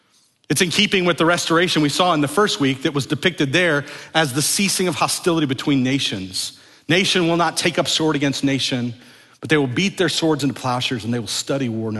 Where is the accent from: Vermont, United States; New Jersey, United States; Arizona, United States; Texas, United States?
Texas, United States; Mart; Some of you have heard me tell my stories of growing up around Mart.